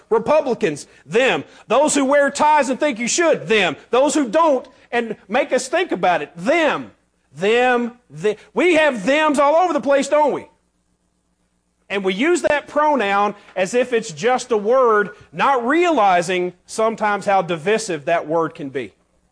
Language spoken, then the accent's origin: English; the South, United States; And bless her heart, and I'm from the South and I can say this.